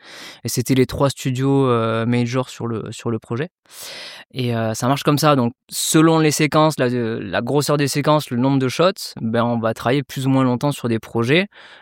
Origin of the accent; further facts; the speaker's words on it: Occitanie, France; comme j'ai grandi en Aveyron, j'avais pas forcément la possibilité de pouvoir bénéficier du bac art appliqué.